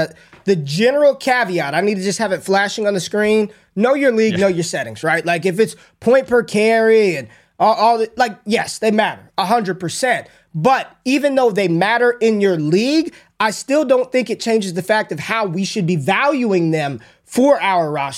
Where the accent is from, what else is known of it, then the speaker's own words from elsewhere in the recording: Las Vegas, Nevada, United States; Where's my hometown? Where am I from? Las Vegas.